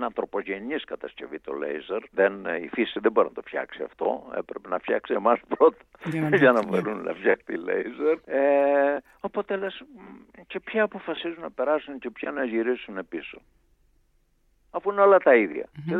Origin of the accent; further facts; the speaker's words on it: Greece; Εντάξει, αισθάνομαι και περηφάνεια ότι είμαι Έλληνας, αλλά νομίζω καμιά φορά το παρακάνομαι σε αυτό το σημείο.